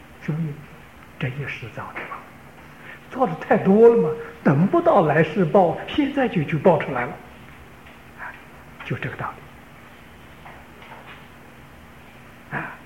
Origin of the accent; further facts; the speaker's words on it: China; 我们中国人有个俗话说，人不为己，天诛地灭。